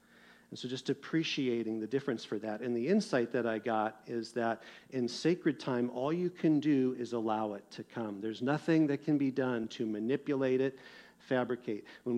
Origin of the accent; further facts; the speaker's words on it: Seattle, Washington, United States; Yes, I'm from Seattle, kind of a coffee snob, okay?